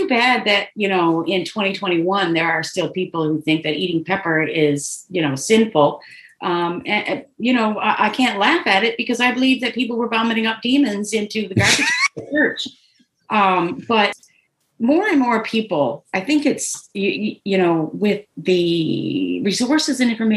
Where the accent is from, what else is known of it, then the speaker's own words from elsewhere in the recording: Canada; being Canadian, we're allowed to smoke weed here.